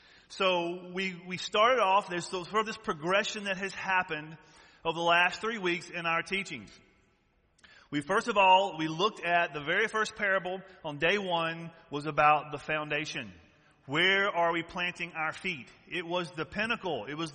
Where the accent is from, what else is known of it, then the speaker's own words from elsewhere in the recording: the South, United States; I'm from the South, and they like to talk loud and fast, and everybody's shouting back at you